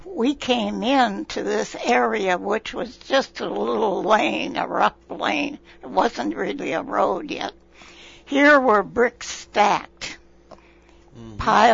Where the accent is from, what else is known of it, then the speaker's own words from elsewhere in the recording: Elmore, Minnesota, United States; now in Lake Havasu City, United States; I came from Minnesota, and we were business people back there ourselves in a city called Elmore. And the only, probably how you would recognize it, is that Walter Mondale came from there.